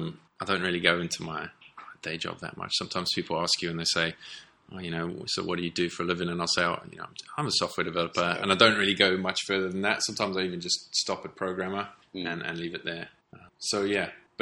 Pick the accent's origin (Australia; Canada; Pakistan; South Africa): South Africa; Durban, KwaZulu-Natal; I was born in South Africa. I grew up I spent most of my time in a town called Durban, which is on the East Coast. And it's this laid back sort of surfer town.